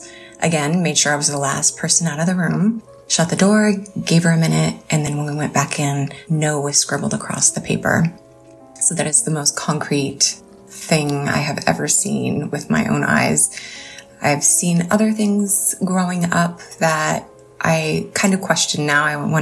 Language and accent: English; Orange, California, United States; now in Spokane, United States; I currently live in Spokane, Washington, but I grew up in Orange, California.